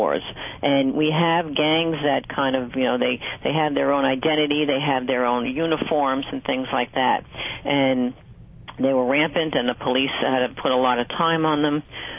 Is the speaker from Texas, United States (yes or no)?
no; Hicksville, New York, United States; I grew up in Hicksville, which is a kind of a middle-class area on Long Island back then.